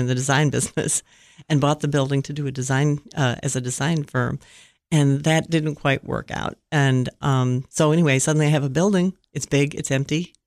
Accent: Buffalo, New York, United States; moved away; Buffalo, New York.

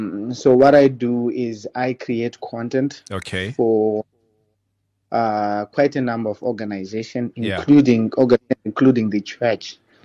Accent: Harare, Zimbabwe; born there; I was born in Zimbabwe, Harare, the capital.

